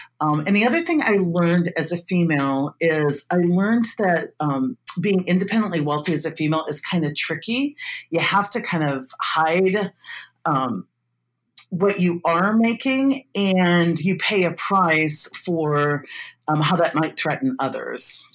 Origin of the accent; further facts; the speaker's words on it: Iowa, United States; I grew up in a very small town in Iowa, about 800 people.